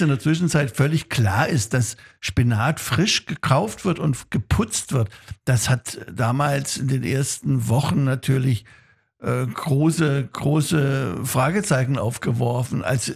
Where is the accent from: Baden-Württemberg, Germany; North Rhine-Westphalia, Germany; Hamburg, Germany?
Baden-Württemberg, Germany; Und ich bin Schwabe.